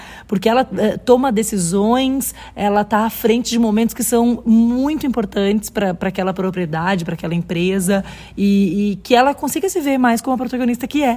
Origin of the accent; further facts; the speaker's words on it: Pelotas, Rio Grande do Sul, Brazil; born there; Eu sou uma interiorana, como eu disse na palestra, eu nasci em Pelotas, eu gosto muito de estar no interior do estado